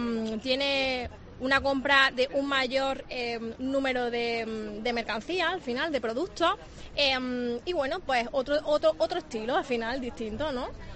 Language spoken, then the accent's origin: Spanish; Córdoba, Andalusia, Spain; ¿te puedes creer que no me gusta el salmorejo? Soy cordobesa.